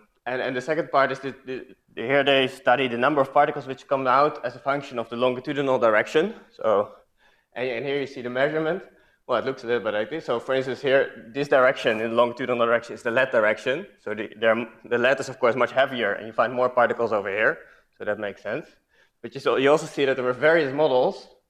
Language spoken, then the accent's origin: English; Utrecht, Netherlands; because I'm from Utrecht